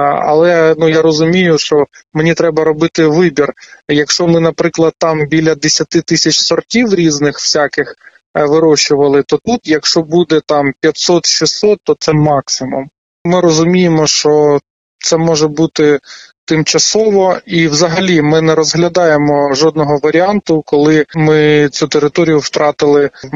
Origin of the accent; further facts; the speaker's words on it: Pokrovsk, Donetsk Oblast, Ukraine; Я з Покровська.